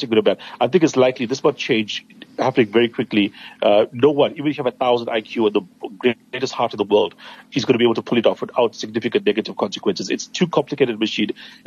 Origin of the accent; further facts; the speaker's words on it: South Africa; the PEPFAR thing, as a South African, is a disaster for that to have been temporarily even suspended.